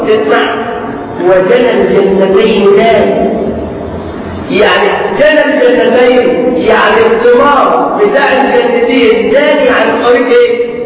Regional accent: Egypt; احنا عشان مصريين بنقول جوز

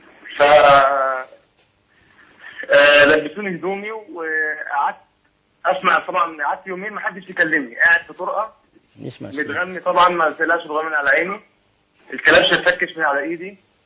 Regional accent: Palestine; انا فلسطيني الجنسية.

